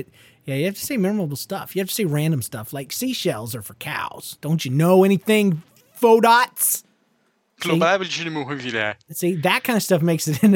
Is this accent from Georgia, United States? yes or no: yes; Georgia, United States; I'm from Georgia, lady.